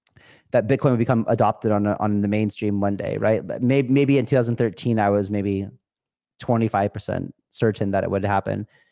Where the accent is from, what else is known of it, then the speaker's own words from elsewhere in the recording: California, United States; Like I grew up in California, which was a blue state.